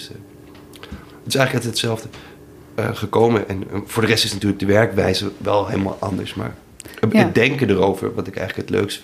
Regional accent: Amsterdam, North Holland, Netherlands; Ik ben een Amsterdammer

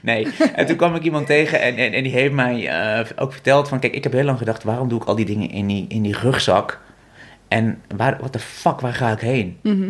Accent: Vught, North Brabant, Netherlands; born there; ik ben geboren in Vught.

